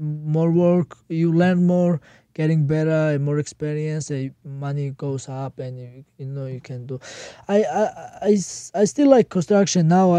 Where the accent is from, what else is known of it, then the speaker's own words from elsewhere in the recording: Dagestan, Russia; English is a second language; I'm from Caucasus and Khabib's country, from like 3-4 country, like the Caucasus is mount, the big mountain.